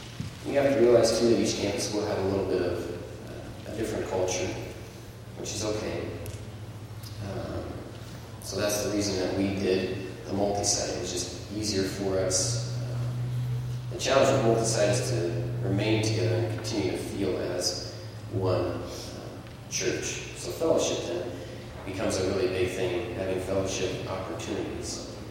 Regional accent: United States; I have a tendency to be very pragmatic, perhaps because I am American.

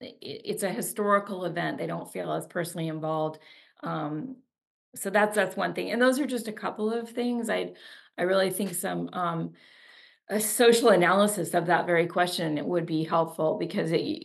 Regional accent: United States; So, you know, as an American, as a Christian, these actions don't accord with my values.

